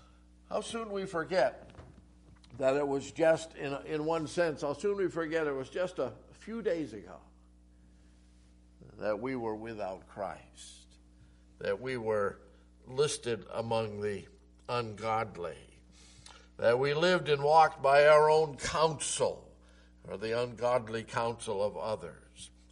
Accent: New York, United States; Well, I'm not from Pennsylvania. I'm from New York, brought up there, not the city.

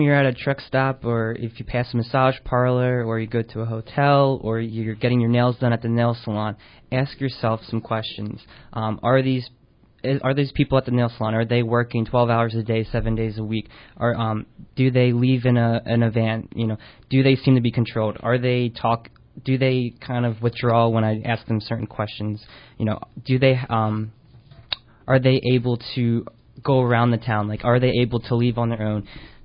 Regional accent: Pennsylvania, United States; I'm from Berks County.

